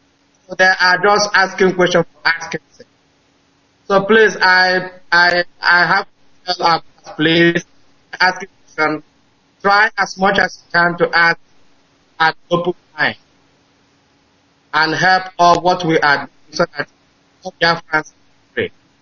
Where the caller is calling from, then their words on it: Northern Ireland, United Kingdom; I'm calling from Northern Ireland, UK.